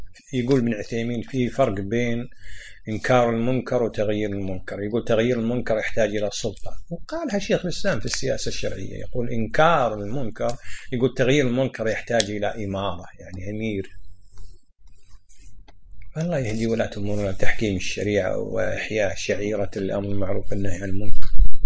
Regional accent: Kuwait; وحتى عند الناس عندنا في الكويت يعني بعضهم لو جاء حادث أو كذا يسوي زي فداء نفس

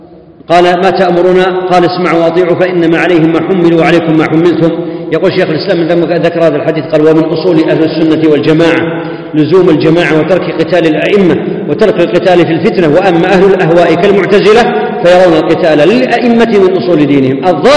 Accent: Saudi Arabia; الخوارج عندنا في السعودية

